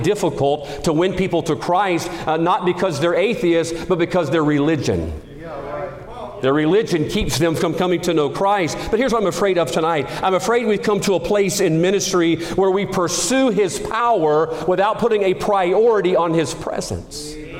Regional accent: Mississippi, United States; born there; I know Mississippi. I was born in Mississippi. I pastor in the city that I was born in.

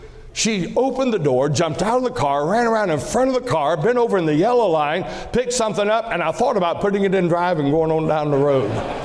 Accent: Georgia, United States; And I'm from Georgia. And where I come from, we were in a very poor, rough area, redneck area of the state, and just in the lower part of the Appalachian Mountains.

